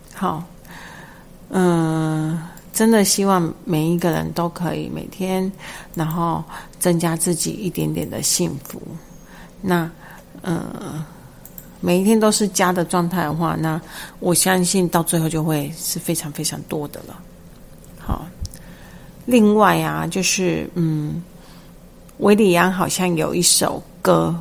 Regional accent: Taiwan; 因为身为台湾人而骄傲的感受

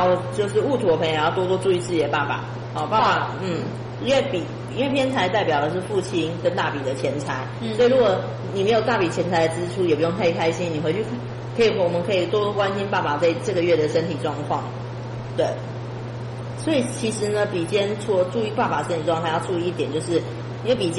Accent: China; 其实我们中国人都常在讲中庸

